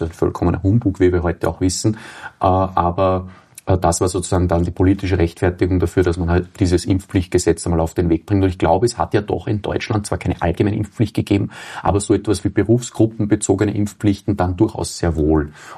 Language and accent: German; Austria; Und es haben ja auch bei uns in Österreich die Gesundheitsminister gewechselt.